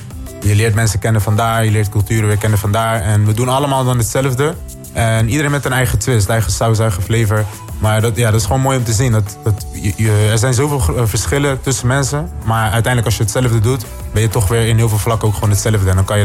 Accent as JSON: {"language": "Dutch", "country": "Curaçao", "said": "ik kom natuurlijk van Curaçao, dus ik wil Curaçao natuurlijk representen."}